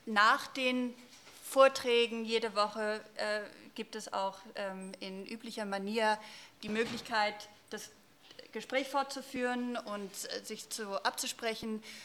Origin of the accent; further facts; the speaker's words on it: United States; German is a second language; Sie hören immer wieder aus meinem Akzent, dass ich als Amerikanerin an die Frage von vollendete Tatsachen trete